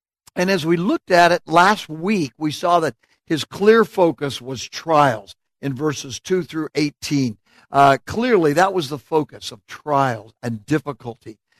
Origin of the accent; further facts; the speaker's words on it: California, United States; I had to check that out because I'm from California, and FAT is the code for Fresno, California.